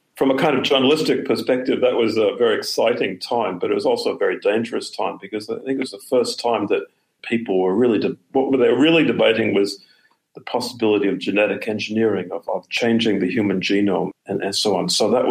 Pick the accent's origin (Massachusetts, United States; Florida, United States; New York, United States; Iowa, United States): Massachusetts, United States; Boston; From Boston.